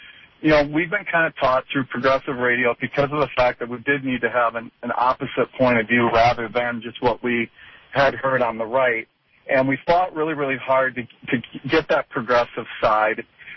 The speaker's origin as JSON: {"language": "English", "region": "Wisconsin", "country": "United States", "said": "I'm from Wisconsin originally. My parents live in a smaller area"}